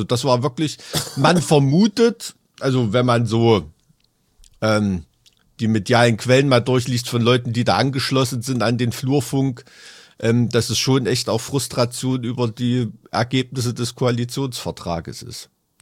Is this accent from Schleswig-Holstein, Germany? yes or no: no; Halle, Saxony-Anhalt, Germany; will ich dir als Hallenser, als aus der Stadt Dietrich Genschers